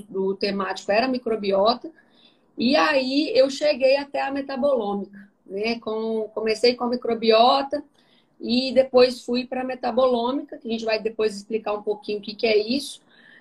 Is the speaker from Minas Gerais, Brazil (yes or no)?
yes; Bicas, Minas Gerais, Brazil; now in São Paulo, Brazil; eu sou nutricionista. Eu sou de Juiz de Fora, de Bicas, uma cidade do interior, próxima a Juiz de Fora, Minas Gerais. Me formei lá, né?